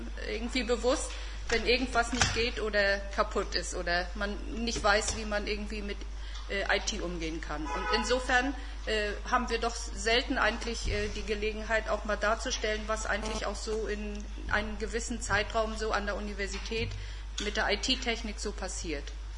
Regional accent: Warin, Mecklenburg-Vorpommern, Germany; born there; bin ich auch in Varin geboren und bin in Brühl zur Schule gegangen.

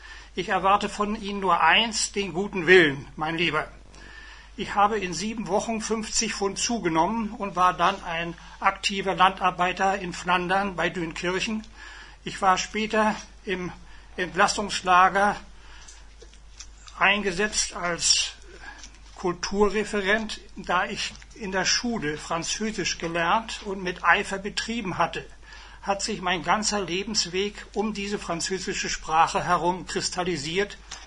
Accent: Burghorst, Mecklenburg-Vorpommern, Germany; Und ich bin dann aufgewachsen in Burghorst bei Ribnitz, nachdem ich die einklassige Dorfschule besucht habe, wo 8 Jahrgänge in einem Raum unterrichtet wurden.

